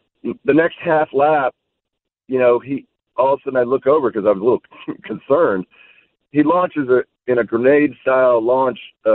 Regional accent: Fairfax, Virginia, United States; moved away as an adult; also born or lived in Pittsburgh; I'm from Fairfax. I was born in Pittsburgh, but grew up in Fairfax.

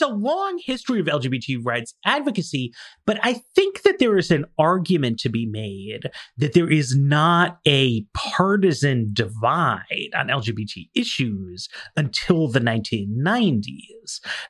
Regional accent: New York, United States; so I grew up in the Village in New York

